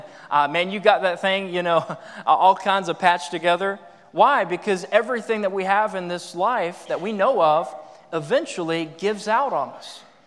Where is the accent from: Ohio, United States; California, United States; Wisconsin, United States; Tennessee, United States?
Tennessee, United States; Knoxville; I'm from Knoxville, Tennessee, and so don't hold it against me, but I'm a Tennessee fan, okay? I know I grew up in the cult of Tennessee sports, all right?